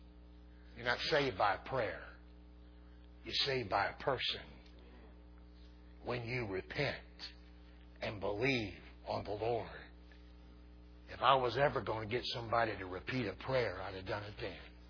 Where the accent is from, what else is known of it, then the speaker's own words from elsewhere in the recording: Mississippi, United States; if I was preaching nearby my hometown in Mississippi.